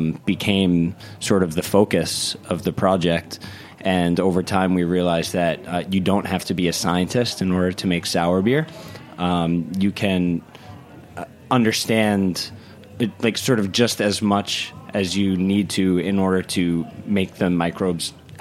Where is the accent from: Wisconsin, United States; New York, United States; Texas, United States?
New York, United States; from Hudson Valley.